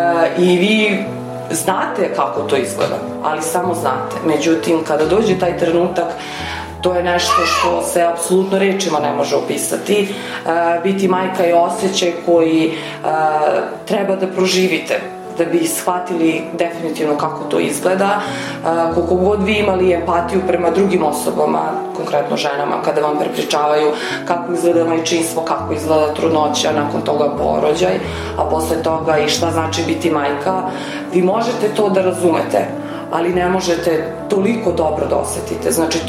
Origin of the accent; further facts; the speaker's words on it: Vršac, Vojvodina, Serbia; now in Bela Crkva, Serbia; Ja sam rodom iz Vršca, da izuzmem onih 5 godina koje sam provela studirajući u Beogradu. Nakon udaje, točnije, ja sam počela da živim sa suprugom pre 9 godina, prešla sam da živim u Belu Crkvu.